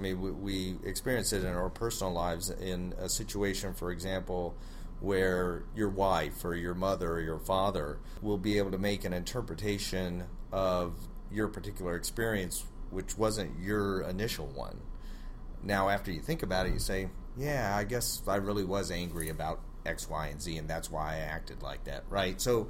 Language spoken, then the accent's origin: English; Tennessee, United States; they didn't know I was from Tennessee